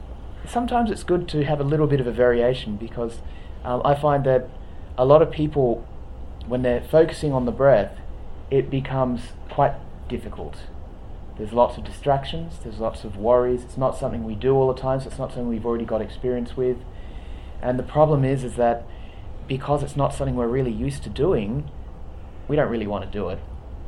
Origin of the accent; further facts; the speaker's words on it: Kalamunda, Western Australia, Australia; I come from Kalamunda, so I'm more grown up around artists.